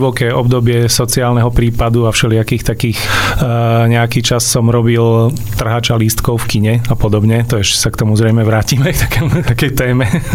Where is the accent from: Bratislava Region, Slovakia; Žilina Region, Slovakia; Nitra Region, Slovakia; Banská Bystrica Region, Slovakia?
Banská Bystrica Region, Slovakia; Banská Štiavnica; že to bude tým, že som z Banskej Štiavnice, že bane, že my máme strašnú spleť tých štvolní